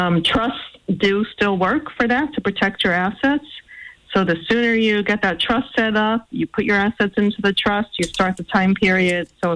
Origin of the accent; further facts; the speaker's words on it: Massachusetts, United States; I picture a giant lobster claw, but maybe that's because I'm from Massachusetts.